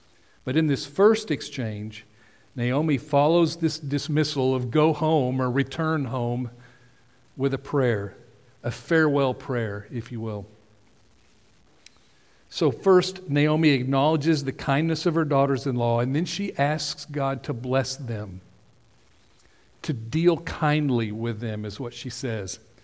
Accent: United States; I'm not Jewish, so if you're Middle Eastern or Jewish, please forgive me. I'm an American. I'm going to say it like Americans do.

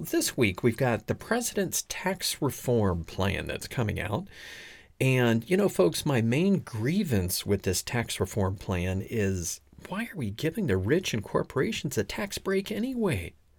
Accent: West Palm Beach, Florida, United States; now in Iowa, United States; I'm from West Palm Beach. I was born in West Palm. It's beautiful. It's sunny. What am I doing here in Iowa?

